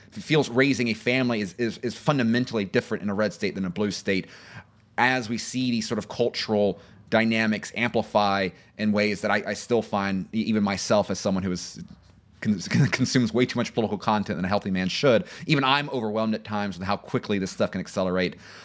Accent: Florida, United States; You know, growing up in Florida, I never had a Florida history class, right?

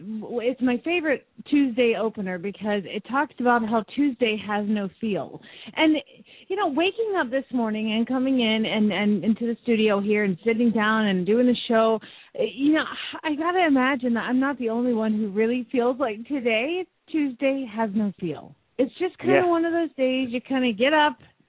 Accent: Phoenix, Arizona, United States; from Phoenix, Arizona.

